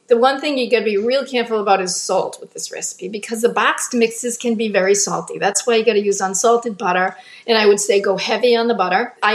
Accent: Rhode Island, United States; I am from Rhode Island originally. I was born and raised in Rhode Island.

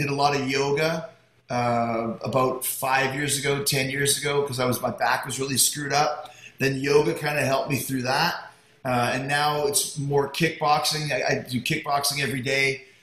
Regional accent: Winnipeg, Manitoba, Canada; I grew up in Winnipeg on the prairies where it would get to minus 30, minus 40.

